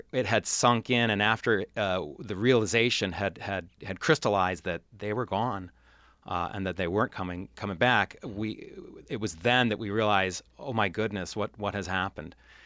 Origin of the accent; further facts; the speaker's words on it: Webster, New York, United States; Well, I was born and raised in Webster here in Rochester, and I was a student at Schrader Junior High School at the time, ninth grade.